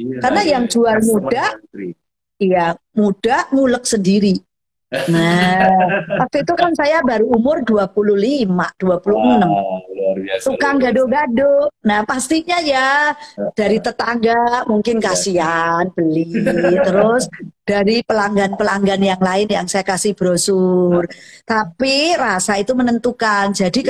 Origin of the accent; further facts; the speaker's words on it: Surakarta, Central Java, Indonesia; Kebetulan saya dari Solo, banyak orang yang ngomong tuh beli gado-gado di si Solo.